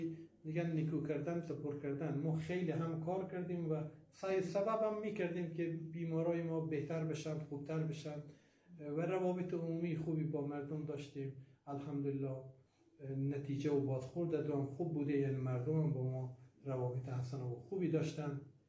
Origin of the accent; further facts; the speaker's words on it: Herat, Afghanistan; now in Mashhad, Iran; یعنی از هرات آمدیم با پشت در اون، بعد آمدیم قریان، از قریان آمدیم طایبات، از طایبات آمدیم مشهد، دیگه تو مشهد ساکن شدیم همونجا.